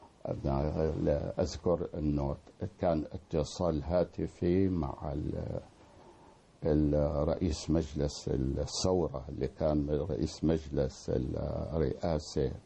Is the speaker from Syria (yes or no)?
yes; Syria; moved away; انا طلعت من سوريا بوضح النهار